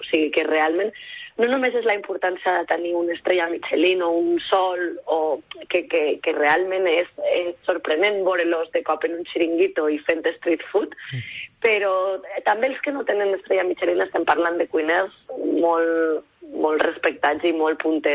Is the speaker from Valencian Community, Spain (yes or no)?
yes; Valencian Community, Spain; També som valencians